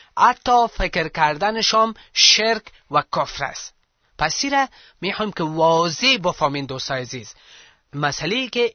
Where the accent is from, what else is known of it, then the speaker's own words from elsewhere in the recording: Kabul, Afghanistan; بله. مربوط به کابل هستم.